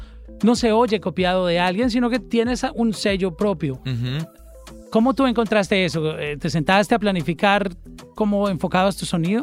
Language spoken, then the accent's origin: Spanish; Colombia; como decimos en mi país, en Colombia